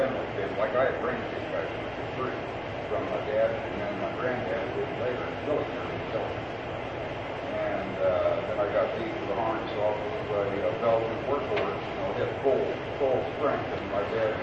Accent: Woodland, Missouri, United States; I was raised in Woodland, Missouri, and I was living in Woodland, Missouri.

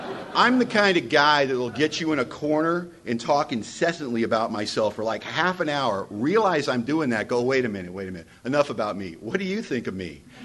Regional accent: Hollywood, California, United States; born there; I was born in Hollywood, California.

